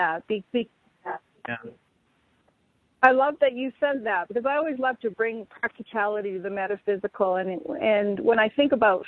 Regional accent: Vancouver, British Columbia, Canada; when I was growing up in Vancouver, BC

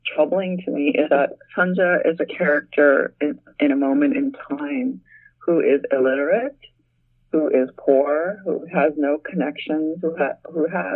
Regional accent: Queens, New York, United States; I had been an American immigrant and I had not been treated that way when I was growing up in Queens.

